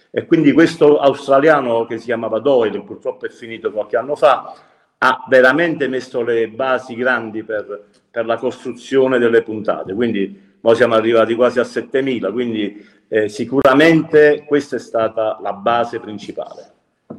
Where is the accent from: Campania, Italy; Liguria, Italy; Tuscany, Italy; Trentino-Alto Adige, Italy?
Campania, Italy; Naples; born there; Sì, allora io sono nato a Montesanto, nel quartiere più popolare di Napoli, vicino alla funicolare di Montesanto.